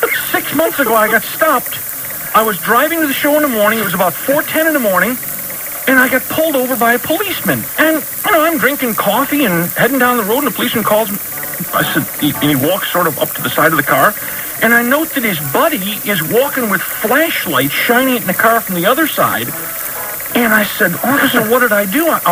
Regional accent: Lake Erie, United States; accent: Polish Lake Erie; also born or lived in Los Angeles; My accent is Polish Lake Erie. I grew up on the shores of Lake Erie.

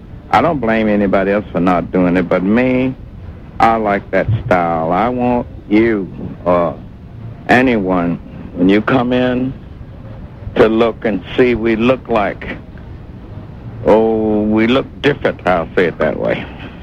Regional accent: Mississippi, United States; And you know I'm from Mississippi and I always carry a little flag. I'm from Mississippi, y'all.

